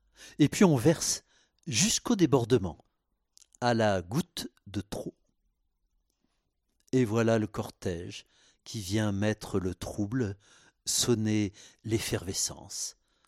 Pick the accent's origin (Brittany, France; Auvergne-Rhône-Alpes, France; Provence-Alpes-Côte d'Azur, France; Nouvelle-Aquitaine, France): Provence-Alpes-Côte d'Azur, France; Marseille; also born or lived in Nevers; Je suis né à Nevers, mais rapidement j'ai rejoint Marseille où étaient mes parents. Et j'ai passé toute mon enfance à Marseille. Ensuite, je suis parti à Aix-en-Provence